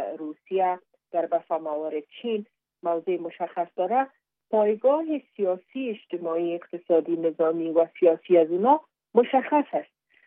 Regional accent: Afghanistan; به عنوان یک افغان

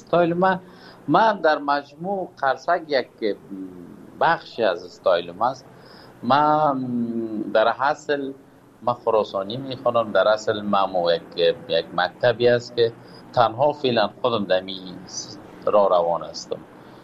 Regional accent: Kabul, Afghanistan; now in Pakistan; از وطن دور هستم، دور از کابل جان هستیم، دور از افغانستان هستیم، دلتنگ هم و هوا آمدیم. فعلا پاکستان هستم

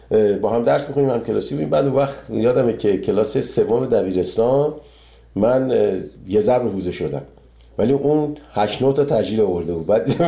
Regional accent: Iran; moved away; 30 سال 30 خورده سال که از ایران من اومدم بیرون

